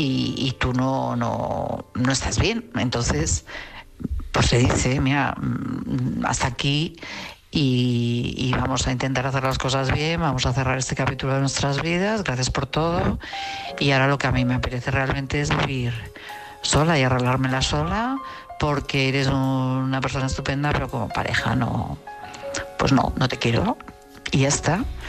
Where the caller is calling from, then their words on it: Madrid, Community of Madrid, Spain; de Madrid.